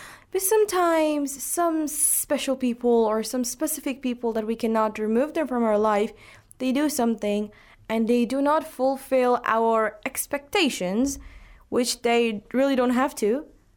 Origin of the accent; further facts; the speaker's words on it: Pakistan; I'm from Pakistan and I'm studying English literature.